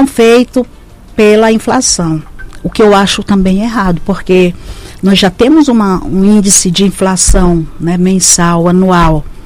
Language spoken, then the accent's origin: Portuguese; Roraima, Brazil; Que somos nós aqui de Roraima.